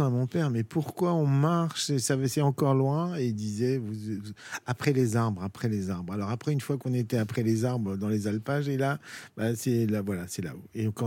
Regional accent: Lyon, Auvergne-Rhône-Alpes, France; moi je suis lyonnais, j'ai fait mes classes là-bas.

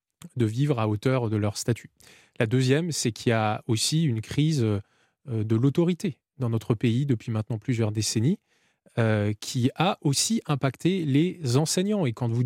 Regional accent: Grand Est, France; Alors moi, par exemple, je viens d'Alsace, de l'Est de la France.

